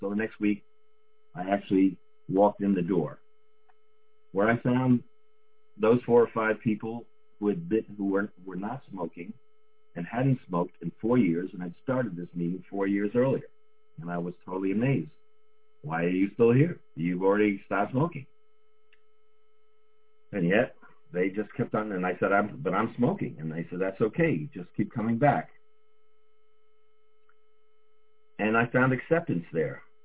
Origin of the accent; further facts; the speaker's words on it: Woodstock, New York, United States; it wasn't until I had moved back to my hometown of Woodstock, New York